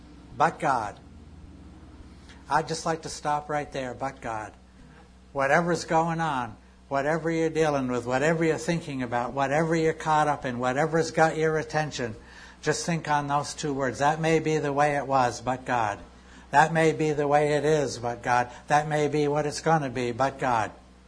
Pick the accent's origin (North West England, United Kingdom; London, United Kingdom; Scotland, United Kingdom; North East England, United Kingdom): North West England, United Kingdom; Chester; from Chester